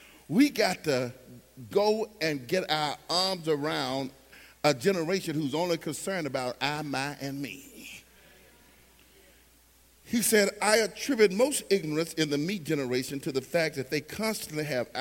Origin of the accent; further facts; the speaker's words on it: Pine Bluff, Arkansas, United States; But I was from Pine Bluff. So by the time we moved to Pine Bluff